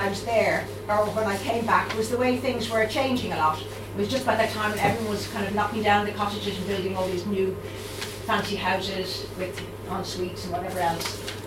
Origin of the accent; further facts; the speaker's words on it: Dublin, Leinster, Ireland; I'm from Dublin, I grew up in Dublin, but I was a Colchie.